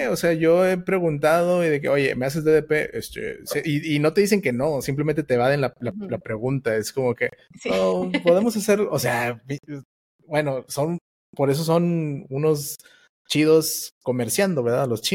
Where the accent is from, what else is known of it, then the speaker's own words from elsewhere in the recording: Mexico; Porque tú como mexicano, o al menos hablando por los mexicanos